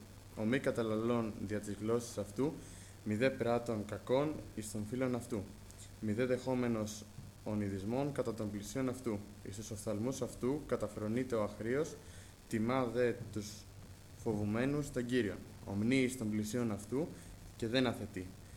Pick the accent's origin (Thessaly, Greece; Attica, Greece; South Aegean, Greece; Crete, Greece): Attica, Greece; Artemida; also born or lived in Athens; Έχω γεννηθεί στην Αθήνα. Ευχαριστώ τον Κύριο γιατί γεννήθηκα από πιστούς γονείς. Από μικρό παιδί μεγάλωσα στην Εκκλησία, εκεί στην Αρτέμιδα.